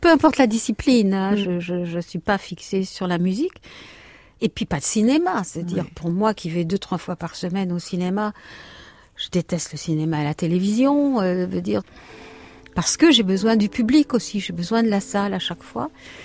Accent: Aurillac, Auvergne-Rhône-Alpes, France; born there; Je suis née en 1943 à Aurillac dans le Cantal

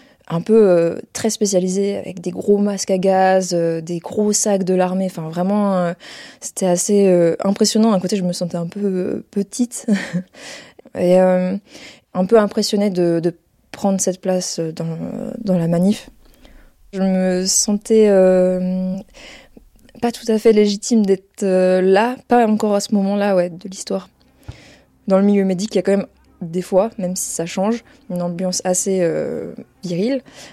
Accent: Poitiers, Nouvelle-Aquitaine, France; Je viens de Poitiers et là, en ce moment, dans la vie, je vais faire une formation pour apprendre à fabriquer des bateaux à l'ancienne.

